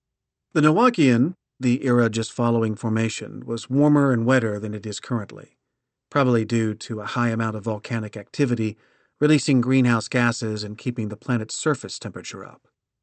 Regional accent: Missouri, United States; Think of it as a car hood from Missouri, my home state and land of periodic hailstorms.

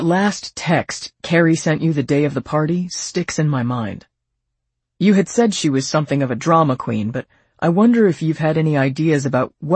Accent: Washington Township, New Jersey, United States; I'm a local guy, too. I grew up in Washington Township, played football at St. Joe's in Montvale, and went to Michigan.

